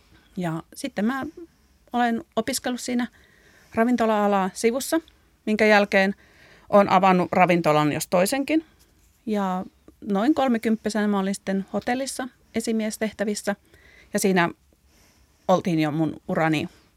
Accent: Northern Finland, Finland; moved away as an adult; No, parikymppisenä mä muutin tuolta Pohjois-Suomesta niin kuin pääkaupunkiseudulle, tai itse asiassa mä olin 18, kun mä muutin.

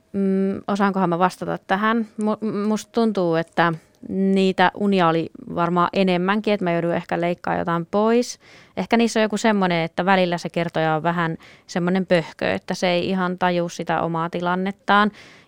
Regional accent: North Karelia, Finland; ne juureni ovat Pohjois-Karjalassa, olen kasvanut siellä

